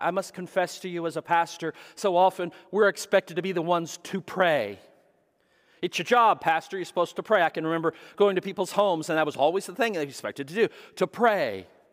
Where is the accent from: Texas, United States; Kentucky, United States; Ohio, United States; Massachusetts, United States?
Texas, United States; because both Eldridge and I were from Texas, and they all loved to hear us say the word microwave as a Texan.